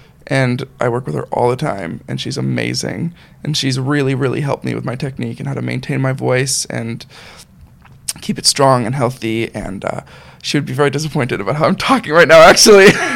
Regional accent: Toronto, Ontario, Canada; I'm from Toronto

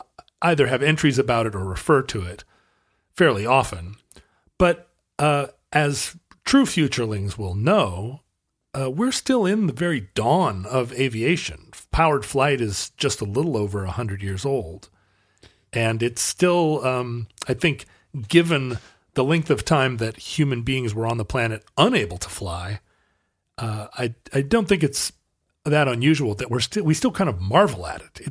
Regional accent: United States; I'm going to be able to tell Pepsi from Coke. I'm an American.

